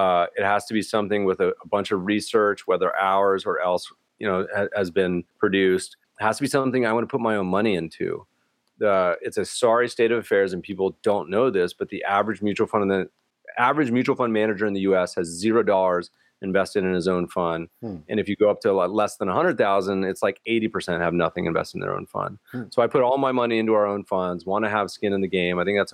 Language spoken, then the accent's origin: English; Canada; now in United States; And as a Canadian